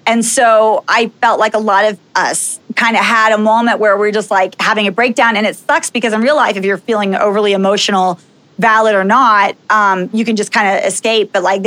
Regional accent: Dallas, Texas, United States; also born or lived in Los Angeles; now in Las Vegas, United States; But I grew up in Dallas, Texas. I spent, you know, first 27 years of my life in Dallas.

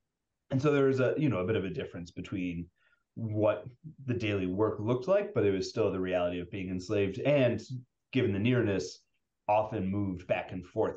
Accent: St. Louis, Missouri, United States; One is just I grew up in St. Louis. It's very near and dear to me, very familiar.

